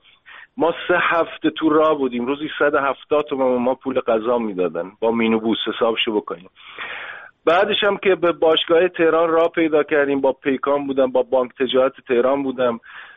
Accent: Iran; moved away as an adult; من راستش موقع خوبی هم از ایران اومدم بیرون، سالهای آخر ورزشم بود

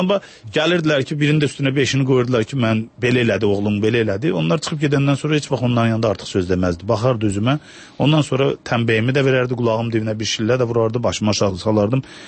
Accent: Ganja, Azerbaijan; Sözsüz, mən fəxr eləyirəm birincisi Azərbaycanlıyam, ikincisi də fəxr eləyirəm ki, mən Gəncəliyəm. Çünki Gəncə Azərbaycanın ikinci böyük şəhəridir

